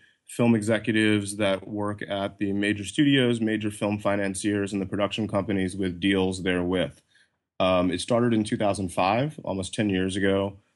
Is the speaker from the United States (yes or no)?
yes; Deep South, United States; You know, I'm African American and I grew up in the Deep South